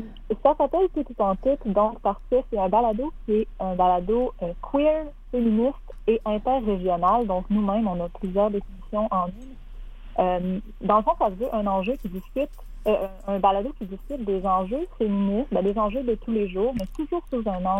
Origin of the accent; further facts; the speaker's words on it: Quebec, Canada; moi, je suis originaire de la Saint-Jean